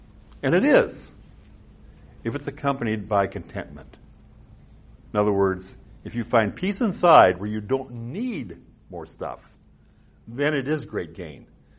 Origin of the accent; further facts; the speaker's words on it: South Dakota, United States; I grew up in Little House on the Prairie in South Dakota. I've told you this story before. You know, we didn't have running water or electricity until I was halfway through grammar school.